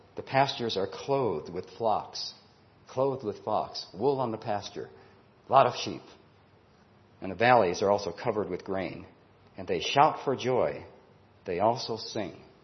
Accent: Illinois, United States; I live in California now, but I was raised in Illinois.

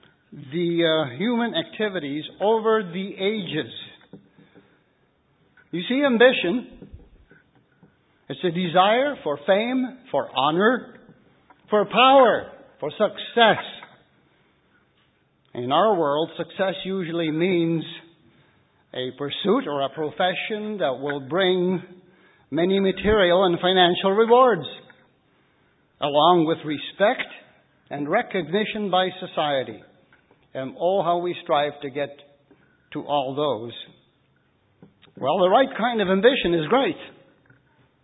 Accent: Victoria, British Columbia, Canada; I said, "I'm from British Columbia." It's only 250,000 some odd square miles in size.

